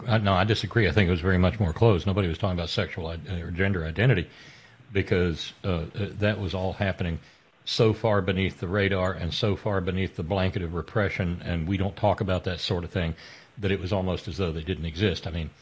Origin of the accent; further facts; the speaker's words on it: Deep South, United States; growing up in the Deep South, I grew up in a repressive society